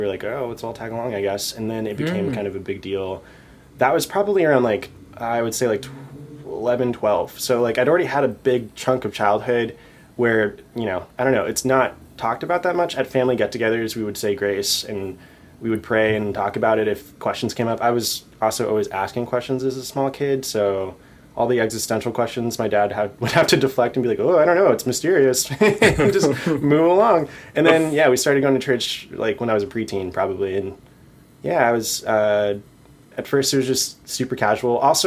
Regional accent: Augusta, Georgia, United States; also born or lived in Japan / South Carolina; So I grew up in Augusta, Georgia.

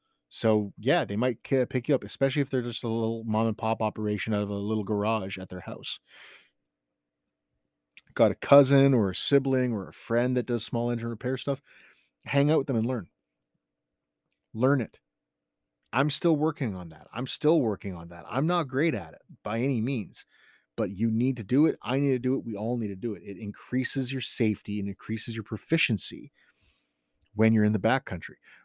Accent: Southampton, Ontario, Canada; Now, I grew up in the Bruce Peninsula, up in Saugeen, Southampton, playing in Paisley for hockey and Chesley, and going up into Owen Sound in Gray County. We had deep snow.

